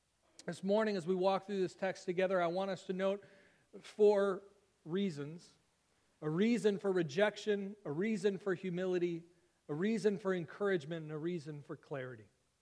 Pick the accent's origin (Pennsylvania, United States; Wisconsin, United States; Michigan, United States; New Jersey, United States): Wisconsin, United States; most of you know that I grew up in Wisconsin.